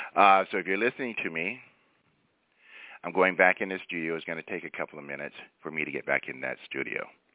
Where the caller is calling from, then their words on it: California, United States; So right now in California, I'm calling you from California, it's 7:12.